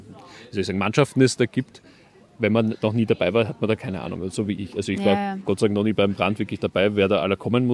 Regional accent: Vienna, Austria; Ja, als Wiener

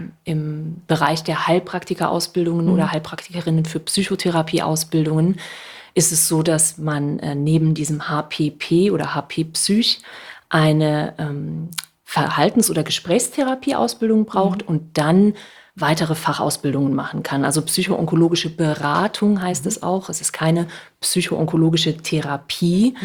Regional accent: Saarland, Germany; now in Hamburg, Germany; Denn ich bin vor 11 Jahren nach Hamburg gezogen und hatte ein riesengroßes Problem mit meiner Sprache. Ich bin gebürtige Saarländerin.

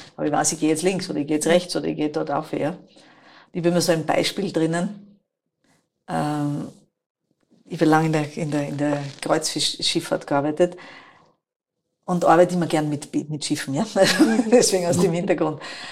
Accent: Styria, Austria; Wir sind aus der Südoststeiermark, wir sagen, das ist beim Machen so geworden.

